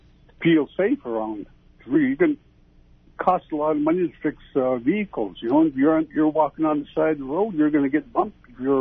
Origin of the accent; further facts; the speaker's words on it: Bethel, Alaska, United States; Hey, I'm from Bethel.